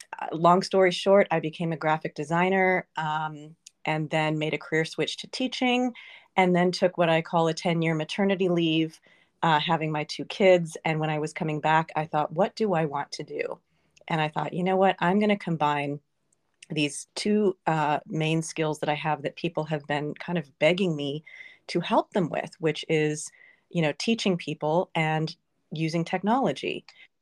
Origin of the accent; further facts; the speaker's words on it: Colorado, United States; so in my high school, I grew up in Colorado, and every year our drama teacher would write his own melodrama, and we would perform it.